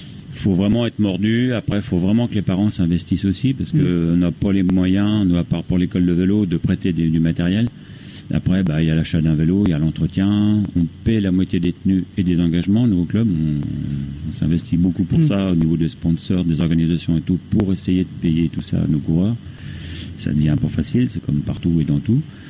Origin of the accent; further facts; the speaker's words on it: Vignay, France; Je suis né à Vignay, j'y suis encore